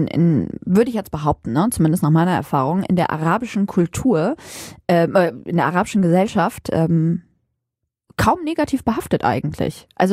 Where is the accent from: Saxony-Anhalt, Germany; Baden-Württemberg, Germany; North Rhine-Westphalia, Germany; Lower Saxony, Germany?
Lower Saxony, Germany; Aurich; also born or lived in Syria; Also, ich bin ja in Syrien geboren.